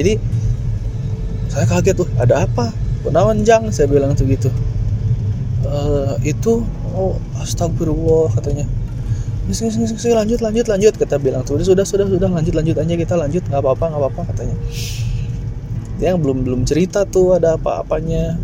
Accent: Banten, Indonesia; Saya dari Banten

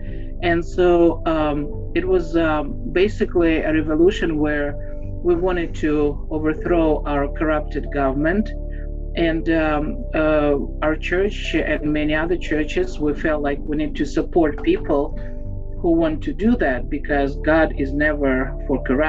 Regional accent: Kyiv, Kyiv City, Ukraine; English is a second language; I'm from Kyiv, Ukraine, from Calvary Chapel.

